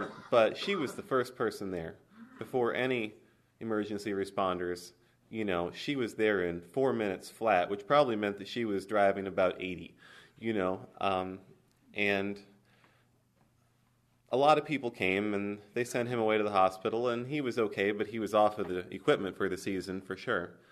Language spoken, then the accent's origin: English; Fulton County, United States; I grew up over in Fulton County, and Tata was my first word, and it meant tractor.